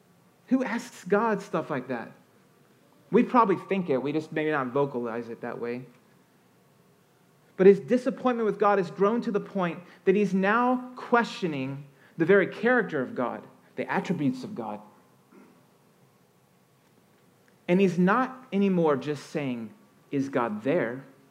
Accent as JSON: {"language": "English", "region": "Virginia", "country": "United States", "tie": "born there", "said": "When I was a kid, I was born in Virginia, and we had these caverns we'd go to."}